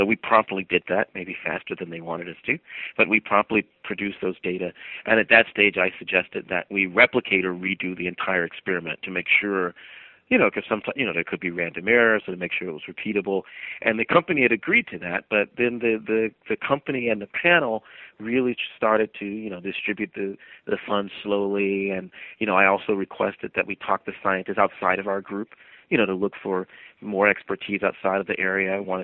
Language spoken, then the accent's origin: English; South Carolina, United States; Sure. Well, I grew up in South Carolina.